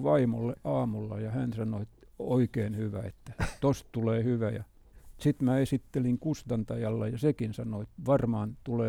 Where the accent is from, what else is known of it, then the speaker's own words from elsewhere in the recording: Kymi, Kymenlaakso, Finland; Se on ihan tuolla meillä Kymissä